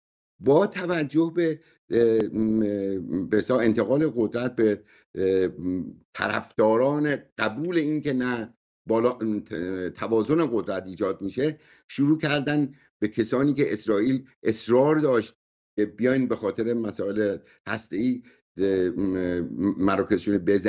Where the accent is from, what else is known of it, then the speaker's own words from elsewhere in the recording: Iran; به عنوان یک ایرانی خجالت میکشم